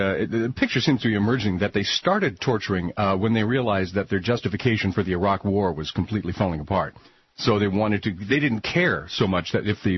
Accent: San Francisco, California, United States; David in San Francisco, my hometown.

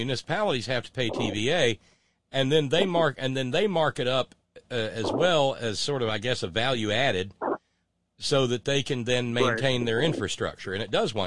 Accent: Alabama, United States; The town I grew up in Alabama is the same way.

